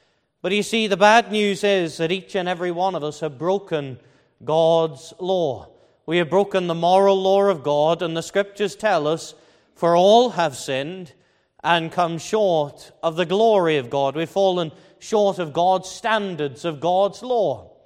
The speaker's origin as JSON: {"language": "English", "town": "Liverpool", "region": "North West England", "country": "United Kingdom", "tie": "born or raised there", "accent": "Scouse", "said": "When I was a child, brought up in Liverpool, raised in the city. Hopefully you can't tell that from my accent. I hope I've lost my Scouse accent."}